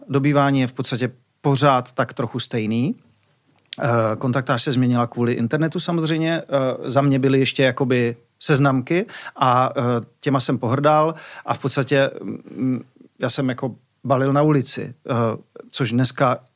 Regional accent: Moravia, Czechia; u nás na Moravě se říká v čil, jo?

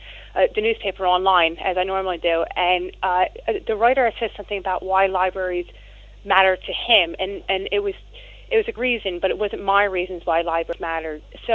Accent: United States; now in United Kingdom; for me being an American, I knew that in America that the libraries were being affected, and I knew here in Britain they were being affected.

